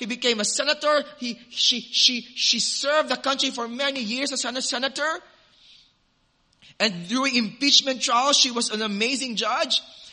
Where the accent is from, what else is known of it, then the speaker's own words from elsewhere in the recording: Philippines; As a Filipino, we are so proud of her